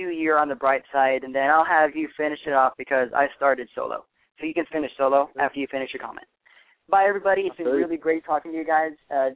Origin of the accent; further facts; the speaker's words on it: Arkansas, United States; So people are just astonished that I'm from Arkansas. They're like, why don't you have the accent?